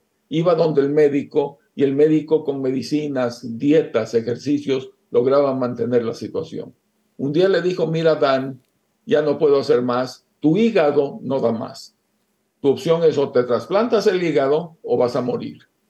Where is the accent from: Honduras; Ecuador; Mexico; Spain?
Ecuador; fueron las que apliqué yo en mi país, en Ecuador.